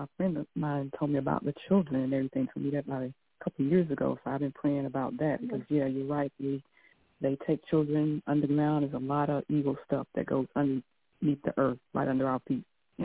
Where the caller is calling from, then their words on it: South Carolina, United States; South Carolina.